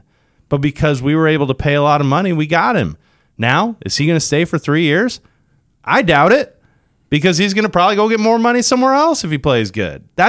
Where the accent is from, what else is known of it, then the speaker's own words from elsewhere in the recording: St. Louis, Missouri, United States; So like SLU basketball, right? We're from St. Louis.